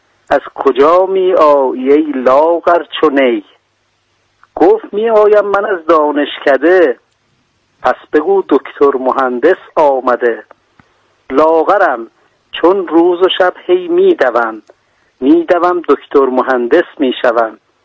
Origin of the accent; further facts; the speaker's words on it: Tehran, Tehran Province, Iran; born there; من اصالتا خلخالی هستم، اونتا خودم متولد تهرانم.